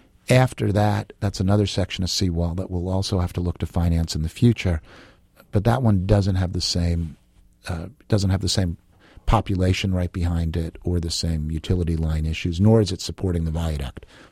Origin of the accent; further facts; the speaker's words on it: East Coast, United States; you know, I'm from the East Coast, so I was talking with my hands